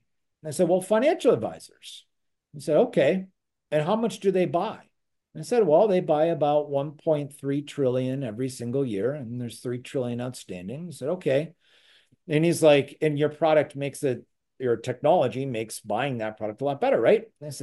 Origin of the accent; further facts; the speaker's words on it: California, United States; I'm originally from California. We've got great values in California.